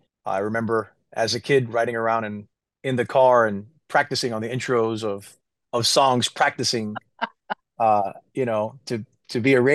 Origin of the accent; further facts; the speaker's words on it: United States; born there; I was born in the United States of Latino parents